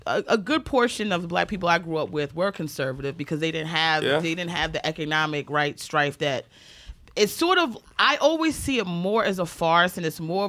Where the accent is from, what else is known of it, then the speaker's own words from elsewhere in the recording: Maryland, United States; and I'm from Maryland, so, you know, here, I think, in New York City, there's such an urban culture, right?